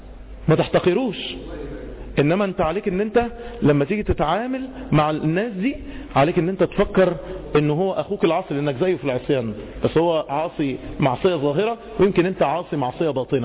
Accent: Egypt; احنا كمصريين، احنا كمصريين

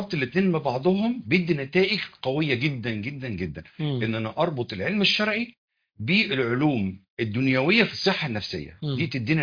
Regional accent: Egypt; وفي ناس بيجوا من بره يتعافوا عندنا في مصر في المستشفيات دي من سمعتها كويسه الطيبه

